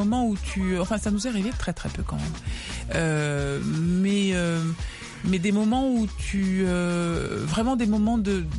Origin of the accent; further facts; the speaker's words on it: France; Mais j'ai grandi en France, mais j'ai pas été élevée par des gens du Dauphiné. J'ai été élevée par des parents africains, Louba, panafricains.